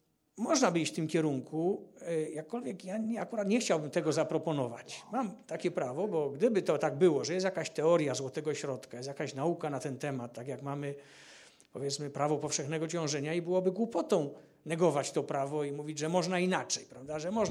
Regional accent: Kraków, Lesser Poland, Poland; jestem Krakusem od urodzenia i do dzisiaj mieszkam w Krakowie.

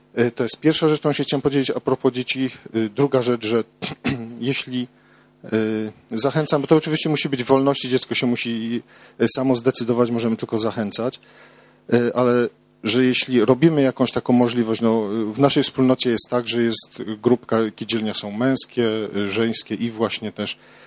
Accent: Niepołomice, Lesser Poland, Poland; Ja również jestem z Niepołomic, też w tej wspólnocie

